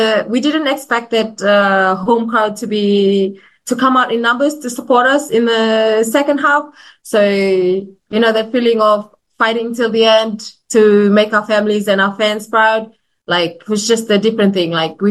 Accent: Nukubalavu, Northern Division, Fiji; also born or lived in Lau; So I'm originally from Tobu Totoya in Lau, and also my mom's from Nukumbalavu village in Savu Savu. I was brought up in my mom's village. I grew up there. I went to school in Savu Savu as well, in primary school in Savarekareka and secondary in St. Bede's College.

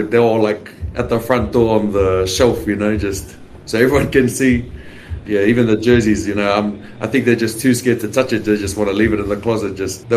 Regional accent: Australia; growing up in Australia and, you know, getting the opportunity to play for Fiji.

